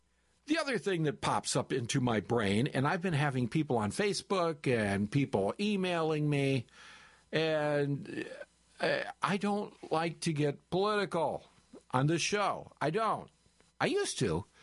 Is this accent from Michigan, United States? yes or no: yes; Michigan, United States; I grew up in Michigan as a child, lived on a lake called Mill Lake, halfway between Hastings, Michigan, and Battle Creek, Michigan.